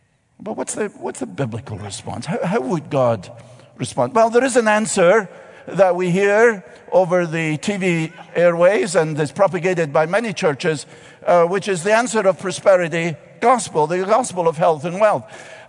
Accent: Scotland, United Kingdom; Listen, I grew up in Scotland with a school dentist.

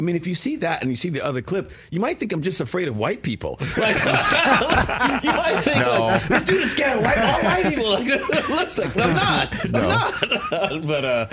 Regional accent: Brooklyn, New York, United States; I was like, you know, I'm from Brooklyn.

